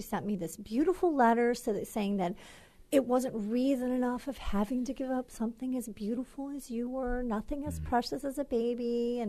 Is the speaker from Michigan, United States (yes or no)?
yes; Michigan, United States; I'm from Michigan, where we have never had a rape exception in a single law